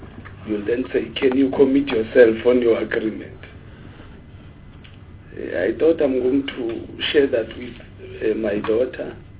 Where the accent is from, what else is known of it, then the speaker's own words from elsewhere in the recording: Free State, South Africa; I'm born and bred in the Eastern Free State, but originally from KZN.